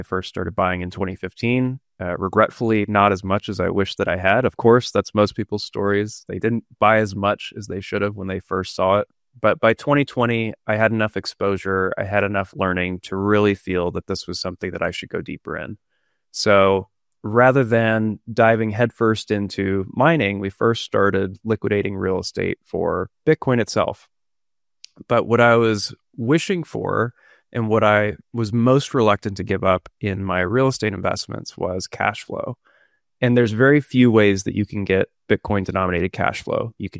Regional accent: Alabama, United States; also born or lived in Texas; I grew up in Alabama and went to school in Texas and built my business there.

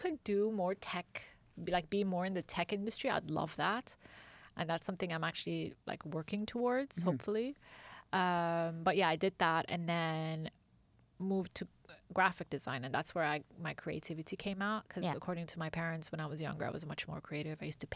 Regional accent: United Arab Emirates; also born or lived in London; I'm originally from Iran, but I'm born and raised in the UAE.

